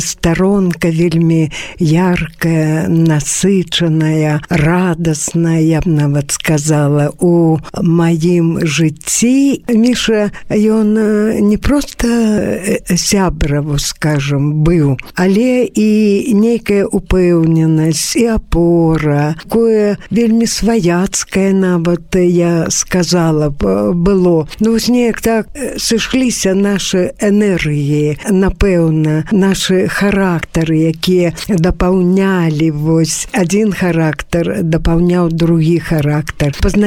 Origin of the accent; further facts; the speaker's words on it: Byaroza, Brest Region, Belarus; Я кажу: «Ну, родам з Берасцейскай вобласці, з Брэшчыны». «А, так і я ж з Брэшчынскай вобласці. Адкуль? З якога месца?» Я кажу: «З Бярозы».